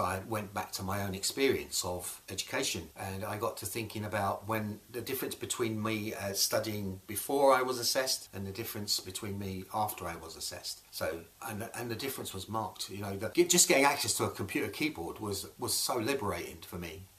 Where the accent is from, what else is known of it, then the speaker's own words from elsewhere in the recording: Scotland, United Kingdom; I moved back to my home country, Scotland